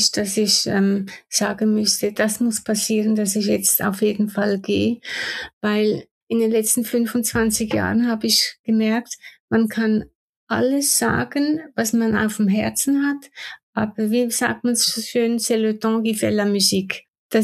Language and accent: German; Switzerland; Ich komme aus der Schweiz, deswegen.